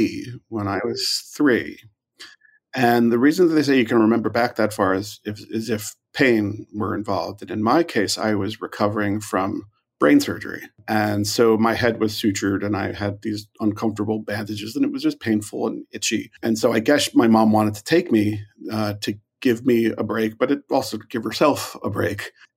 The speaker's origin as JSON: {"language": "English", "region": "New York", "country": "United States", "said": "I'm from New York originally, and fell in love with the movies when I was about three"}